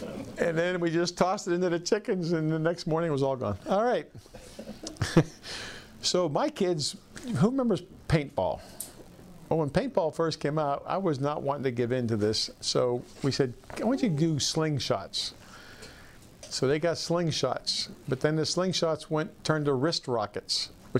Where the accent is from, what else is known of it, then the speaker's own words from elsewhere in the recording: Pittsburgh, Pennsylvania, United States; But we were city dwellers. I grew up in Pittsburgh. I didn't even know where milk came from until my wife had a baby.